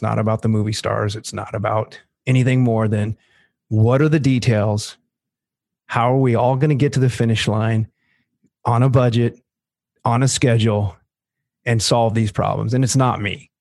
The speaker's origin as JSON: {"language": "English", "town": "Topanga", "region": "California", "country": "United States", "lives_now": "Los Angeles, United States", "said": "Cause you know what? I was from Topanga. It was Oregon. Yeah. I mean, it was like literally a piece of Oregon in the middle"}